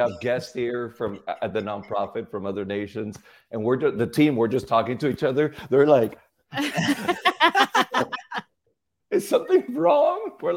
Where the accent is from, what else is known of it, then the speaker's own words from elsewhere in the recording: Puerto Rico; So born and raised in Puerto Rico, and the really long story short, I was doing pre-med at the University of Puerto Rico.